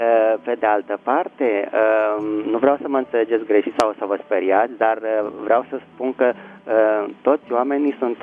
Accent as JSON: {"language": "Romanian", "region": "Bucharest", "country": "Romania", "said": "din București."}